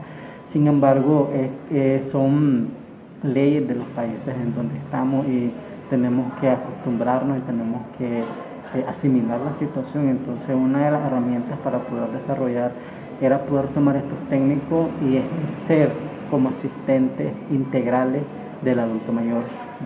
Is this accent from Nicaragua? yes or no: yes; Nicaragua; moved away as an adult; now in Costa Rica; como muchos nicaragüenses, el exilio forzado al que nos forzó la dictadura en Nicaragua